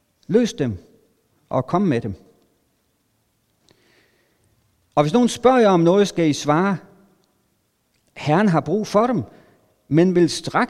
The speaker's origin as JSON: {"language": "Danish", "region": "Region of Southern Denmark", "country": "Denmark", "lives_now": "Hillerød, Denmark", "said": "bor i Hillerød, jeg er oprindelig sønderjyde, men har været nordsjællænder de sidste, ja, næsten 30 år faktisk."}